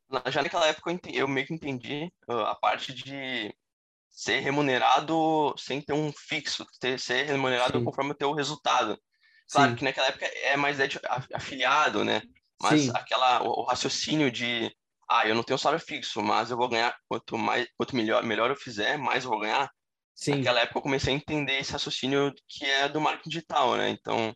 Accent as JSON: {"language": "Portuguese", "town": "Caxias do Sul", "region": "Rio Grande do Sul", "country": "Brazil", "said": "eu sou de Caxias do Sul, eu tenho 18 anos, eu fiz recente 18."}